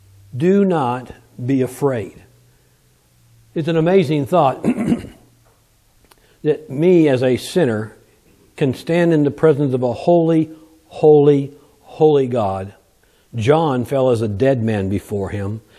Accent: California, United States; Growing up in California, I lived out there for 20 years.

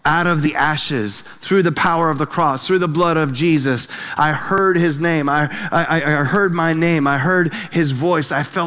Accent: Milford, United States; I grew up in Milford.

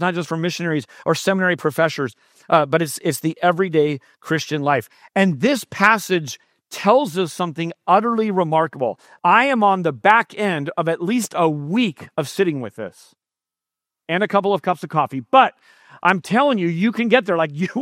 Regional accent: San Jose, California, United States; this just sounds so much like my hometown, San Jose.

